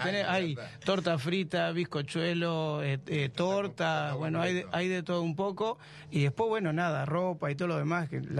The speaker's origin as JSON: {"language": "Spanish", "town": "Bahía Blanca", "region": "Buenos Aires Province", "country": "Argentina", "said": "que si lo buscan en el GPS, quienes somos de Bahía, lo pueden también utilizar"}